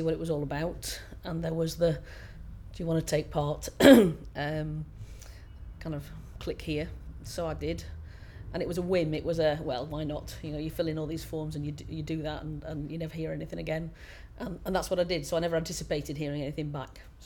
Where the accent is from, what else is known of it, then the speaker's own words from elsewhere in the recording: Wallasey, North West England, United Kingdom; Lisburn, 45, and I'm from Wallasey on the Wirral.